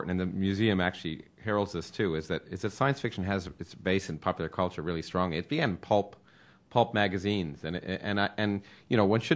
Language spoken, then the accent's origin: English; Cleveland, Ohio, United States; I'm from Cleveland.